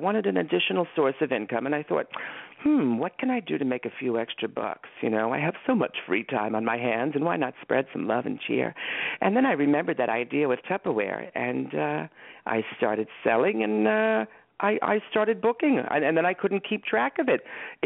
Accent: Long Island, New York, United States; Well, I'm from Long Island, so I don't know how a New Jersey woman would do it.

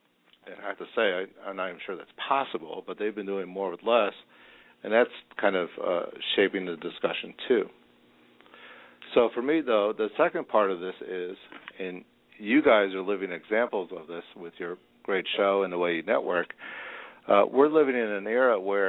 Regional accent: Cleveland Heights, Ohio, United States; I grew up in Cleveland Heights, not far from Shaker Heights.

